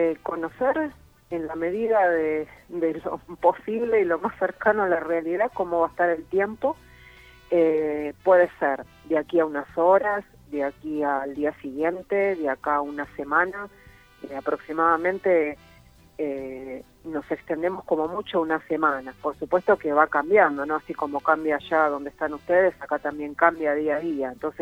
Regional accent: Buenos Aires, Argentina; now in Antarctica; yo soy de Capital Federal, Buenos Aires.

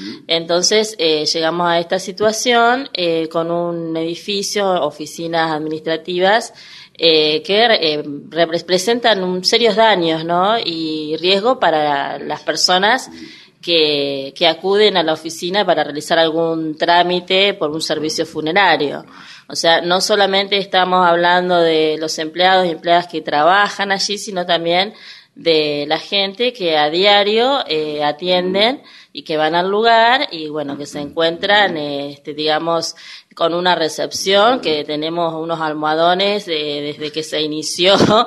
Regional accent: Wilde, Buenos Aires Province, Argentina; vos sabes que yo soy de la Villa Santillán

